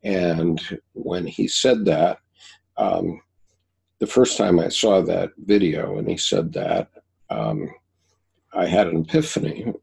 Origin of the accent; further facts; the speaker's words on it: Kanagawa, Japan; I was brought up in Japan, kind of, right, because I went to high school in Japan, and I lived 1 mile from the great Buddha of Kamakura